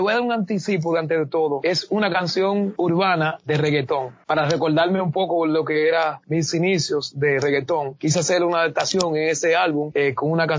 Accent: Dominican Republic; Y me da un poco más de orgullo saber que yo soy el primer dominicano ser entrevistado por usted.

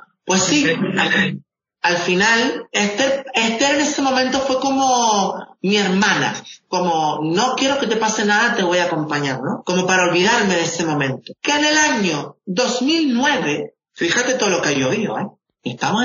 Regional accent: Canary Islands, Spain; born there; yo soy canario, con descendencia árabe mexicana, pero nacido en Gran Canaria, mi nombre es ruso y mi apellido es de Palestina.

